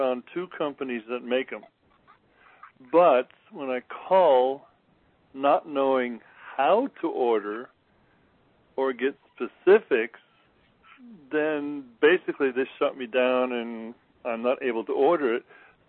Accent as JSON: {"language": "English", "country": "Switzerland", "said": "because I'm from Switzerland."}